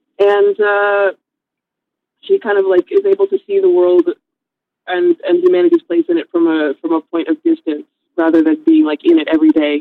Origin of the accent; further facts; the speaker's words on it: Ripon, Wisconsin, United States; It's a small town. It's called Ripon.